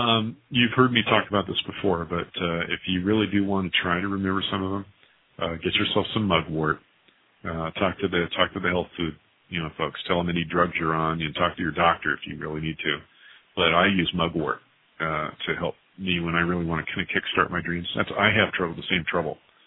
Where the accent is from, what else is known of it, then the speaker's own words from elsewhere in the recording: Scotland, United Kingdom; Hey, you know, I'm Scottish.